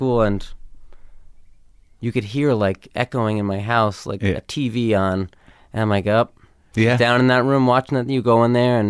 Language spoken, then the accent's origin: English; Los Angeles, California, United States; And I don't know if it also comes from growing up in L.A.